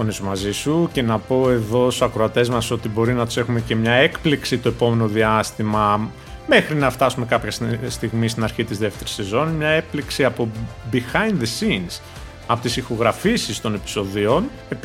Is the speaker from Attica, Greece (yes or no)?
no; Preveza, Epirus, Greece; τυχαίνει να είναι και κοντά στον τόπο μου, στην Πρέβεζα.